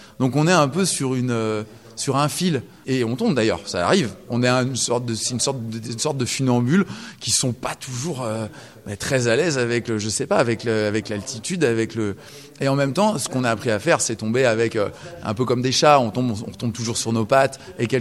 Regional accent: Lyon, Auvergne-Rhône-Alpes, France; born there; c'est aussi nos origines. On est nés à Lyon tous les deux.

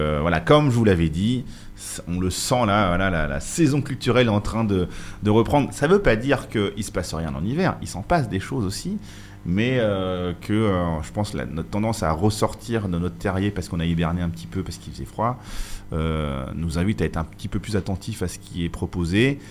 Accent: Paris, Île-de-France, France; Moi, en tant que parisien, désolé, je suis toujours étonné par le nombre de soleils qu'il y a ici.

